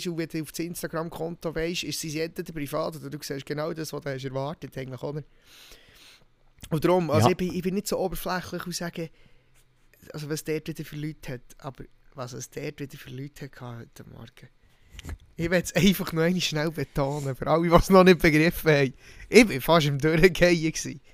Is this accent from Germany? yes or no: no; Switzerland; Das ist mir wichtig als Schweizer, dass das dort steht.